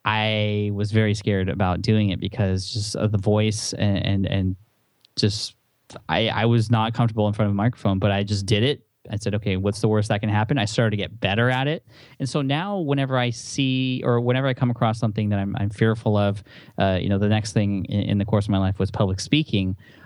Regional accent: San Diego, California, United States; we're from San Diego, so we love the beach and stuff.

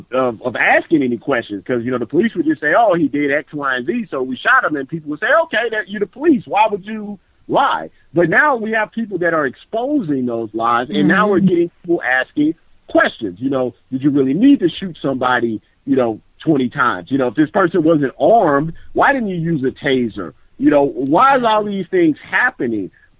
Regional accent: United States; born there; The reason mm-hmm. being is, you know, I was born in America, you know.

